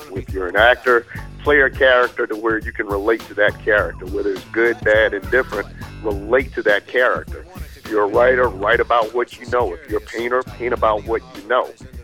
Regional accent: Athens, Georgia, United States; The blues is something I grew up with. I'm from Georgia, Athens, Georgia.

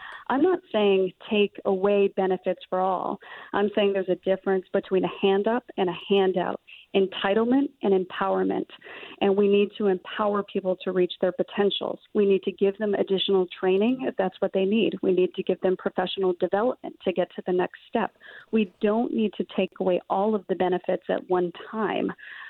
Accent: Maine, United States; I grew up here in Maine, and I love the outdoors.

